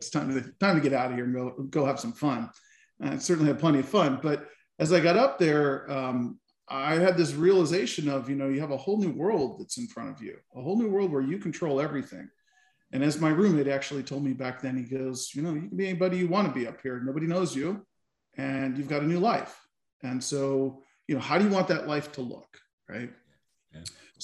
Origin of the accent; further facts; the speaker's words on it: California, United States; I grew up in Southern California. I was the only person from my high school that went to Santa Clara.